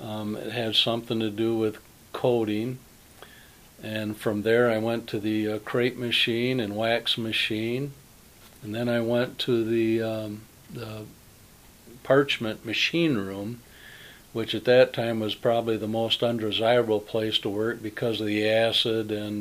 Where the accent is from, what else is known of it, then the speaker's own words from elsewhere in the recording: Kalamazoo, Michigan, United States; born there; I was born in Kalamazoo, Michigan in 1947 at Borges Hospital.